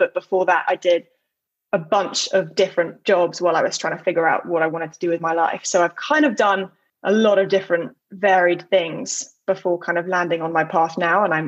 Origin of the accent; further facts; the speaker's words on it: London, United Kingdom; I grew up in London with my mom, my dad, and my little sister.